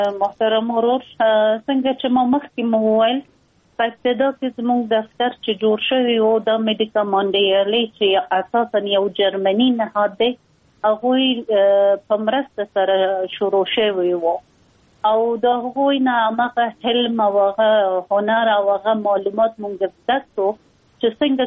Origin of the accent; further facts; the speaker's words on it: Afghanistan; ما یک خانم مسلمان هستم، از افغانستان هستم